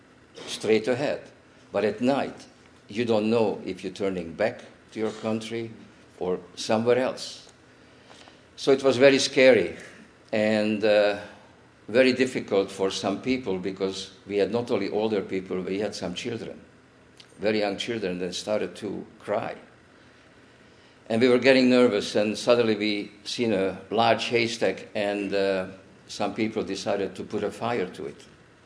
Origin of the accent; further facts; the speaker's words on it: Montreal, Quebec, Canada; moved away as an adult; also born or lived in Toronto; now in Baltimore, United States; I'm very fortunate that I grew up in Montreal. I was educated there. I moved to Toronto, Canada